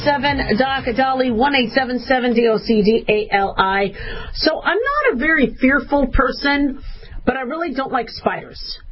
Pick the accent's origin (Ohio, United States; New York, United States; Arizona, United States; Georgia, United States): Arizona, United States; So I grew up in Arizona. So we had scorpions.